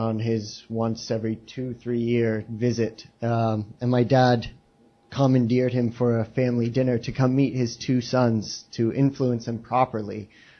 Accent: New Jersey, United States; also born or lived in Atlanta, Georgia; So I grew up in New Jersey and Atlanta, Georgia, with lots of Indians coming through our house

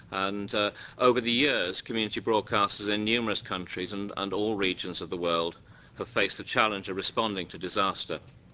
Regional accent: United Kingdom; I'm not from Haiti, I should say. I'm from the UK

